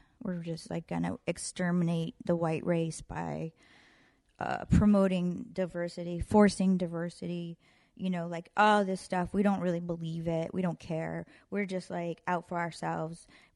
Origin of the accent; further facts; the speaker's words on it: New Hampshire, United States; I'm just some girl that barely leaves her apartment. I grew up in New Hampshire. I'm not religious. I wasn't bar mitzvahed.